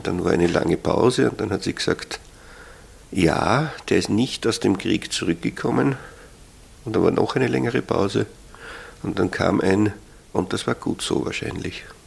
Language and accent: German; Salzburg, Austria; Ich bin zwar in Salzburg geboren und im Land Salzburg aufgewachsen, aber ich habe immer ein bisschen das Gefühl vermittelt bekommen, auch im Dorf, weil meine Eltern waren dort zugereist.